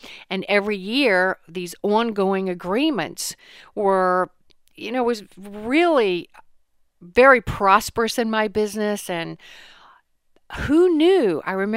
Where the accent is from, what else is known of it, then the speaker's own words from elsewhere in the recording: Chuckatuck, Virginia, United States; I grew up poor in Chuckee Tuck, Virginia, on a farm